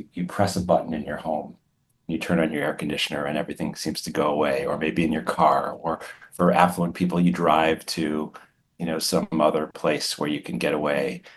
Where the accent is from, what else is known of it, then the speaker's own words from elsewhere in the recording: Chicago, Illinois, United States; You know, I grew up in Chicago, and so I am accustomed to very hot summer days.